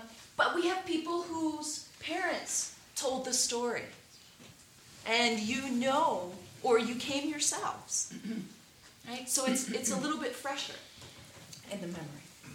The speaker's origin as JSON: {"language": "English", "town": "Philadelphia", "region": "Pennsylvania", "country": "United States", "said": "I'm from the East Coast. Philadelphia, Quakers that go back a long time."}